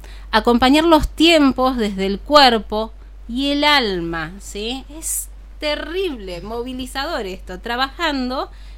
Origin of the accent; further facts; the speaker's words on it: Buenos Aires, Argentina; now in Chos Malal, Argentina; yo estoy acá, sí, hace ya 10 años y también provengo de provincia de Buenos Aires, me formé allá y bueno, hace 10 años vine a conocer Chosmalal.